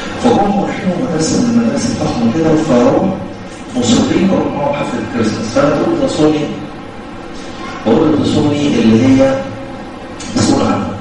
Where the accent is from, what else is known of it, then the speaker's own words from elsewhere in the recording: Egypt; بابا احنا مصريين ما نعملش كده يعني مصريين يعني احنا اولاد بلدي